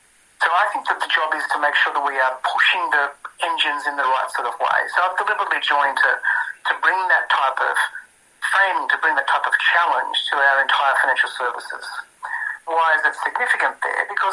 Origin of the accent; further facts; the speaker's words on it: Newcastle, New South Wales, Australia; now in Sydney, Australia; I grew up in Warramai country, grew up in Newcastle way. But since those days, I've travelled a long way away, an extra hour and a half down the road to Gadigal way.